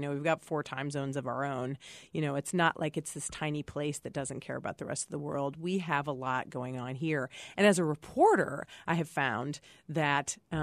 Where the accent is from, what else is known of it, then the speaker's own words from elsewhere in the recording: Lincoln, Illinois, United States; I started actually just last week in my hometown, Lincoln, Illinois